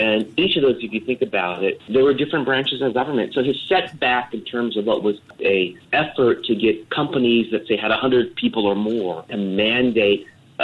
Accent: United States; Well, you know, sadly, as an American here in America

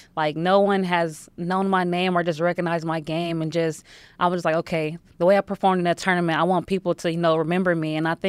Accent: California, United States; I did run track in elementary and middle school, but, you know, I'm from California, so it gets too hot, so I, like, quit.

